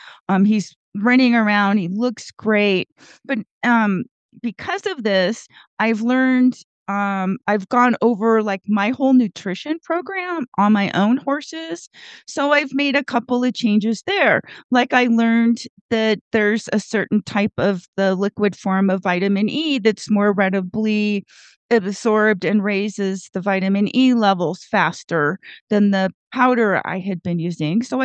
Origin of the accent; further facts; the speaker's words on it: Gardnerville, Nevada, United States; from Gardnerville, Nevada.